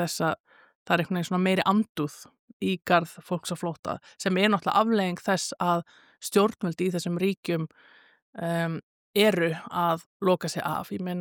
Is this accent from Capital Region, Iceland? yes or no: yes; Reykjavik, Capital Region, Iceland; also born or lived in Akureyri; Svo flytt ég til Reykjavíkur, elst upp í Bökkunum, svona mín fyrstu ár, gengi Breiðholtsskóla, fyrsta til sjöunda bekk. Bjó í hérna, já, tveimur Eyjabökkum og svo hérna flyttjum við í bústæðkvarrið.